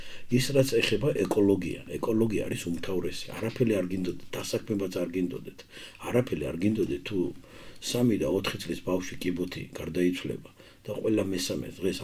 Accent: Batumi, Adjara, Georgia; მე გავიზარდე ძველ ბათუმში და ვიცი სად რა როგორ. ყველა ეზოში ვართ ნამყოფი ჩვენ და ყველა ეზოში ვიღავით გაზდილი და დავრბოდით. და ამიტომ 5-6 ენაზე ვსაუბრობდით ბავშვობაში ჩვენ.

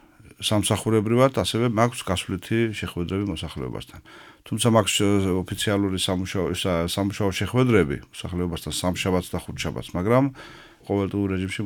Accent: Shuakhevi, Adjara, Georgia; დავიბადე და გავიზარდე შუახევში, მუნიციპალიტეტში ვცხოვრობ ჩემს ოჯახთან ერთად შუახევში

